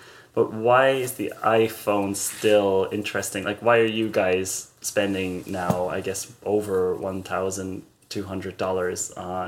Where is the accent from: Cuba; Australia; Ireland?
Ireland; Nice. And … from Ireland, and I don't have a job.